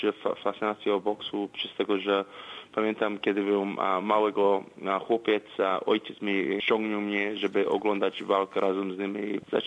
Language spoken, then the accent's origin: Polish; Sydney, New South Wales, Australia; born there; Polish is a second language; mam 31 lat. Urodziłem się właśnie w Sydney.